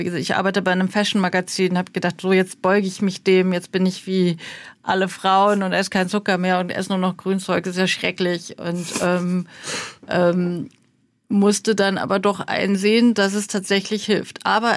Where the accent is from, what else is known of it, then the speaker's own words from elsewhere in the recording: Germany; also born or lived in South Korea; Ich bin in Südkorea geboren und bin dort ausgesetzt worden und war dann Findelkind und war im Kinderheim und in der Pflegefamilie und bin dann nach Deutschland adoptiert worden.